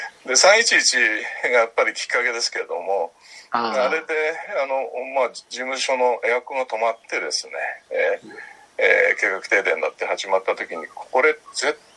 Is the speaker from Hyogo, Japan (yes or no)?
no; Tokyo, Japan; あの私はもともと東京生まれの東京育ちですから、